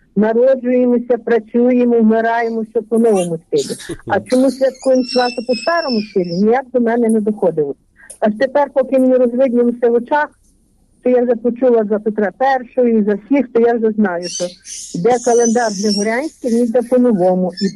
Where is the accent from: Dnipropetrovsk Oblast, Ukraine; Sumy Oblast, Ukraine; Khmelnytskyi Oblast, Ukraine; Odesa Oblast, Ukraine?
Khmelnytskyi Oblast, Ukraine; Я з Хмельниччини, православна.